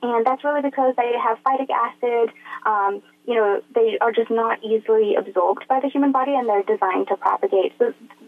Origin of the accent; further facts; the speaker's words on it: South Africa; moved away; I'm a South African expat, this is a South African favorite back home